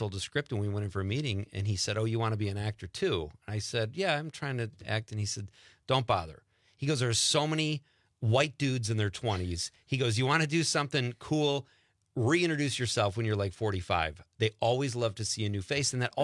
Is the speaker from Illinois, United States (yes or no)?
yes; Chicago, Illinois, United States; also born or lived in Los Angeles, United States; there's an actor called Dennis Farina who was my Little League coach growing up in Chicago.